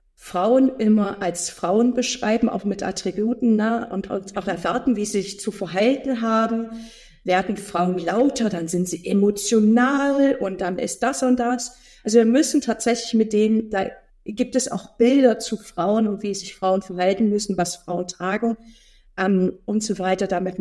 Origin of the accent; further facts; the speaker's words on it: East Germany, Germany; Ich komme aus dem Osten Deutschlands. Ich habe dann im Osten auch noch studiert in Chemnitz.